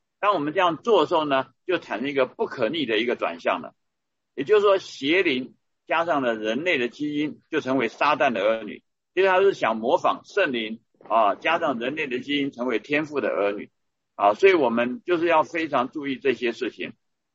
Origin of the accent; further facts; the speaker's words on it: Australia; 计划未来为全国人民植入晶片我是从澳洲来的